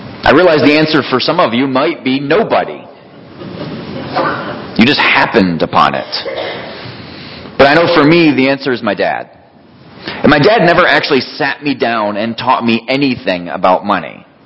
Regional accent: Michigan, United States; Because I grew up in Michigan. And if you don't do those two things, you probably don't belong in Michigan.

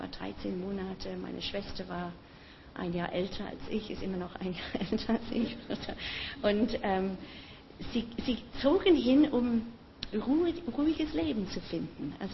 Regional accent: England, United Kingdom; German is a second language; ich dachte, ich kann doch unmöglich in eine, für mich eine Fremdsprache, ich bin ja Engländerin

